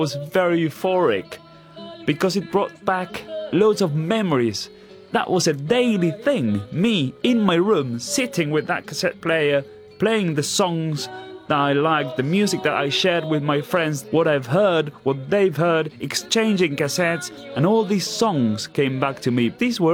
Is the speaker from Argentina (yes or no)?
yes; Argentina; I will take you on a journey through the music I grew up with in Argentina